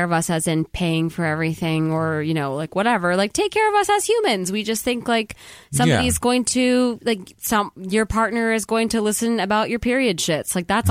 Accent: Chicago, Illinois, United States; because like I grew up obviously in Chicago with Michael Jordan, Rodman, and Pippen, so like that those were my dudes.

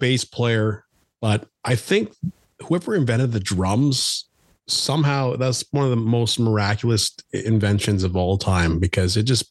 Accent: Canada; I'm a Canadian.

